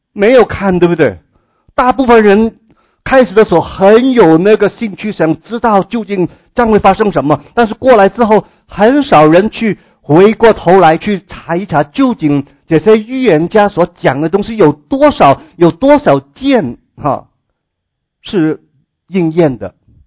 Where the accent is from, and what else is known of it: China